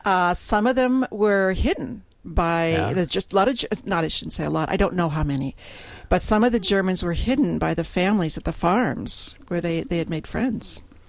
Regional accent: Menominee, Wisconsin, United States; Yes, I was. I was born and raised in Menominee.

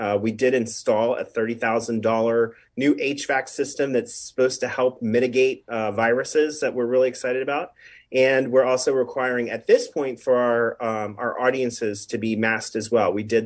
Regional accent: Richmond, Virginia, United States; You know, I'm from Richmond, Virginia, and I used to be the artistic director of a theater called the Firehouse Theater there.

